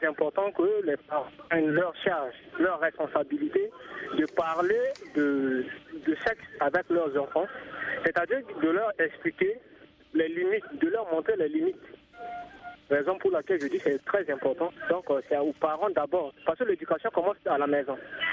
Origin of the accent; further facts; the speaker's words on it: Central African Republic; now in Cotonou, Benin; Je suis centrafricain et présentement, je vis à Cotonou, au Bénin.